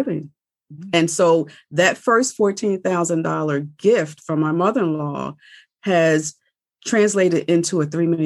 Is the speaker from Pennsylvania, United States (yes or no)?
yes; Philadelphia, Pennsylvania, United States; We're from Philadelphia, Pennsylvania.